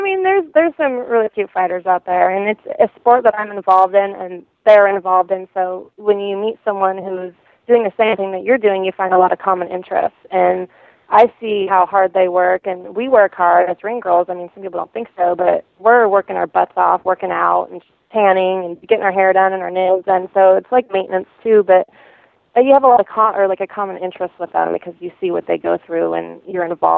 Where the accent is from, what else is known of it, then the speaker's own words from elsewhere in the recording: Idaho, United States; he's from my hometown in Idaho.